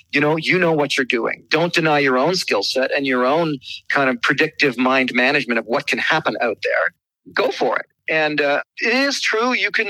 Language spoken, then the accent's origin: English; Ontario, Canada; Yeah. You know, it's Canadian. Yeah. I'm from Ontario.